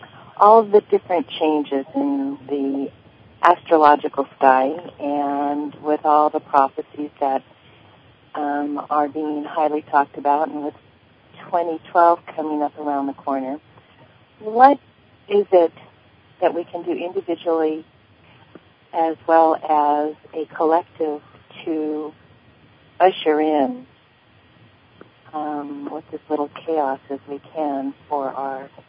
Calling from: Austin, Texas, United States; I'm calling from Austin, Texas.

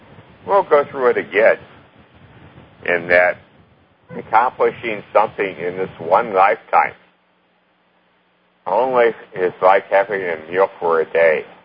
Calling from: Melbourne Village, Florida, United States; Melbourne Village.

